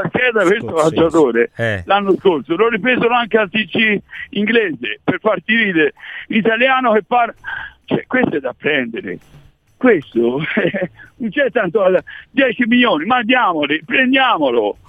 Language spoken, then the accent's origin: Italian; Florence, Tuscany, Italy; lo dico da fiorentino